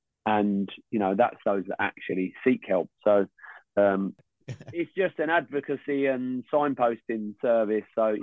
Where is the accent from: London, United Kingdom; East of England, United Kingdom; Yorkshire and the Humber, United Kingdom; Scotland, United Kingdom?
East of England, United Kingdom; Luton; I'm from Luton. It's a small, fairly small town, and it's always had a big boxing heritage.